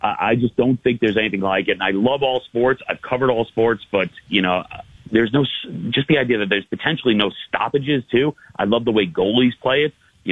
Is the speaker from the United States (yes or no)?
yes; New York, United States; I grew up in New York, and you know, to me, it's like if the Yankees came out and said we're going to rebuild